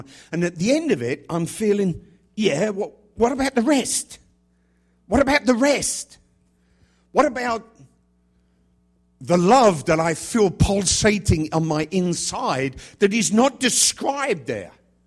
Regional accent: England, United Kingdom; now in United States; I came from a pretty good nation. And as an Englishman, I consider it a privilege to be an American.

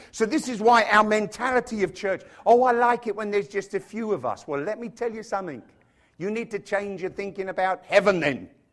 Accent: England, United Kingdom; born there; Sorry if you're a guest, I was born in England, therefore the sense of humor's out of whack.

